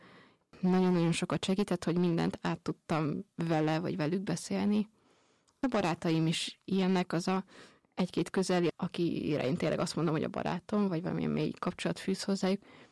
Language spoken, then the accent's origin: Hungarian; Kőszeg, Vas, Hungary; Köszegről származom.